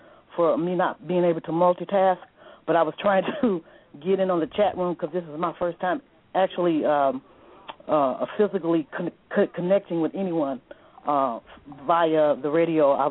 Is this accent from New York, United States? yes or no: no; Illinois, United States; I'm from Illinois.